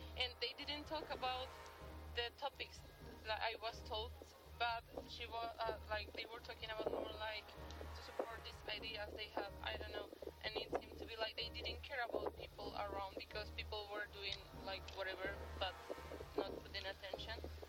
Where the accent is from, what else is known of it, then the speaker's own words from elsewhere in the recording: Prague, Czechia; From Prague.